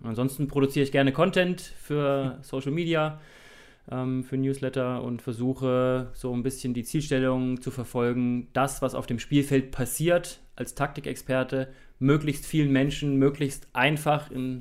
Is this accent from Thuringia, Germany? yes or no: yes; Thuringia, Germany; moved away as an adult; Ich bin mit 18 aus Thüringen ausgewandert und war dann 3 Jahre am Bayerischen Untermain beim TV Großwallstadt.